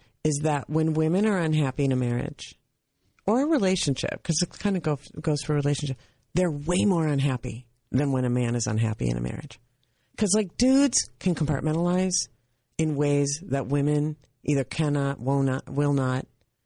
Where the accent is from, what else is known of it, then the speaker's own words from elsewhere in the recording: Minnesota, United States; And I'm from Minnesota.